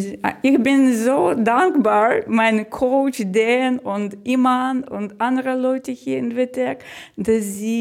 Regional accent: Ukraine; German is a second language; now in Germany; ich komme aus der Ukraine. Ich bin hier in Deutschland fast 3 Jahre.

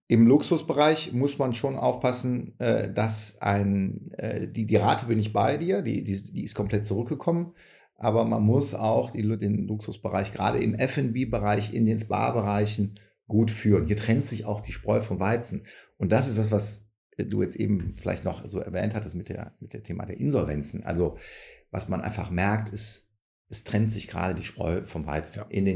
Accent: Cologne, North Rhine-Westphalia, Germany; hier in meiner Heimatstadt Köln

